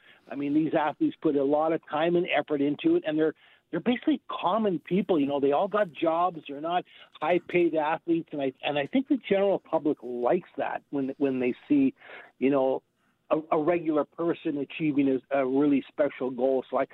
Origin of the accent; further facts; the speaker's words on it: Canada; even though I'm from Canada